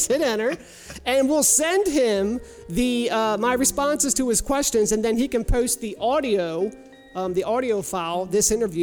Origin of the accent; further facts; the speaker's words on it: Baltimore, Maryland, United States; accent: Baltimore; I am sure a lot of you can tell from this accent of mine that we are from the Baltimore area.